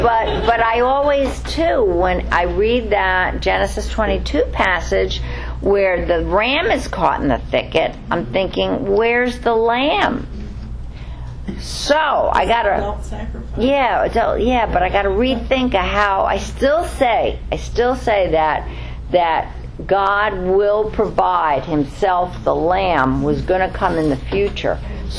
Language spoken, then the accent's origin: English; Bronx, New York, United States; Okay, I'm from the Bronx. I don't know what you're saying.